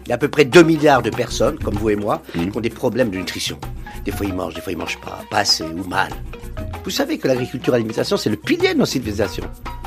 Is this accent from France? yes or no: yes; Paris, Île-de-France, France; born there; je suis né à Paris il y a très longtemps, de parents kabyles.